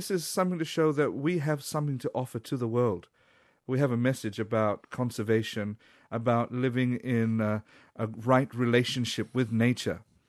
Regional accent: Fiji; Even for where I come from Fiji, some of the low-lying areas, some of the coastal areas, we witness sand erosion, the erosion of the beach, on a regular basis.

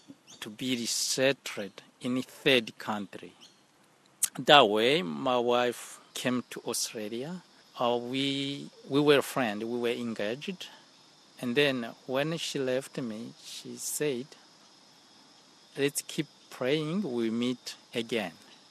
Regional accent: Burundi; born there; moved away; I was born in Burundi, and Burundi is located between Tanzania, Rwanda, and Republic Democratic of Congo.

